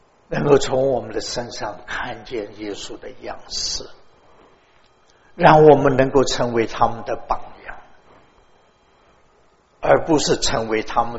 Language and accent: Chinese; China; 特别是我们中国人，我们做传道人的、做牧师的，也会蛮喜欢收集不同的学位